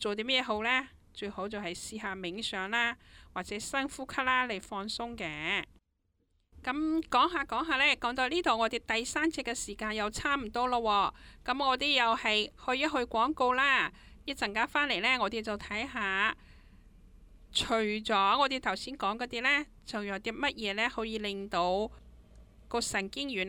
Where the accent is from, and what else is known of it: Hong Kong